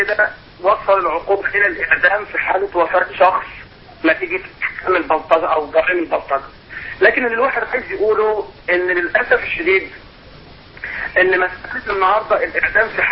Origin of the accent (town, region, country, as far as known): Egypt